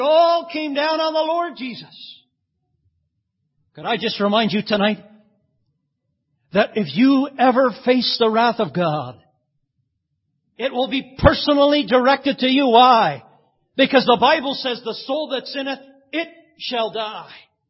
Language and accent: English; United States; I'm from the States, forgive me.